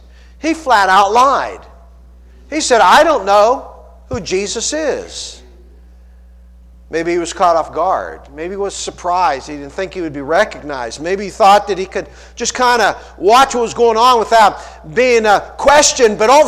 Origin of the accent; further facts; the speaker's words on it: Pittsburgh, Pennsylvania, United States; I'm from Pittsburgh. I don't have a Pittsburghese, but if I did, I'd say Yinz guys, you know.